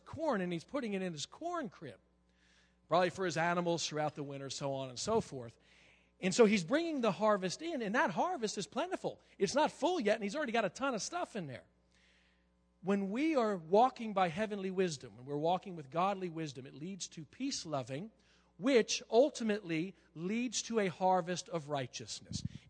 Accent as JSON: {"language": "English", "town": "Staten Island", "region": "New York", "country": "United States", "tie": "born there", "also_born_or_lived": "Poconos, Pennsylvania", "said": "I mean, I was born in Staten Island, New York, you know. They didn't have farms over there."}